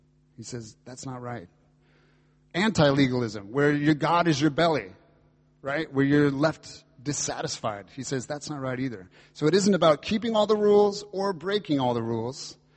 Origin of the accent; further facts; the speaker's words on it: United States; as an American, you just sort of want to see, hey, can the Brits do it?